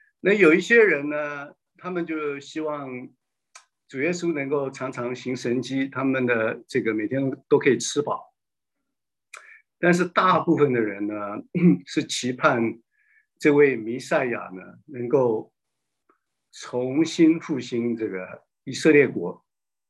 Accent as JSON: {"language": "Chinese", "country": "China", "said": "那我们中国人，特别是几千年来就是 根深蒂固的观念，就是一定要孝敬父母，而且要兄友弟恭。"}